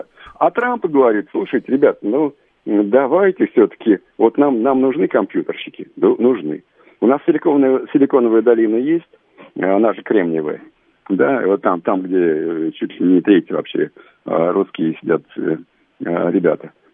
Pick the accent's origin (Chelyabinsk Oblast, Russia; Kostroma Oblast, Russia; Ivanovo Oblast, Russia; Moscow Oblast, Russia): Moscow Oblast, Russia; Kupavna; Меня не приглашали из-за того, что я из Купавны